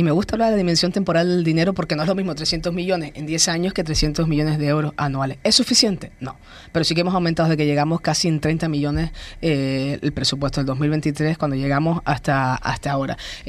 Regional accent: Lanzarote, Canary Islands, Spain; Yo vengo también de una isla menos poblada, de Lanzarote

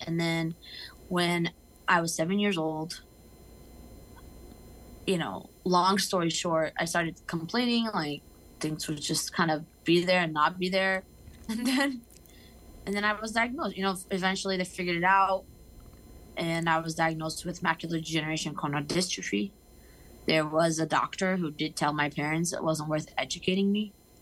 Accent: Takoma Park, Maryland, United States; born there; So, I was born in Tacoma Park, Maryland. That's very specific. But I was born in Maryland. My parents are Lebanese immigrants

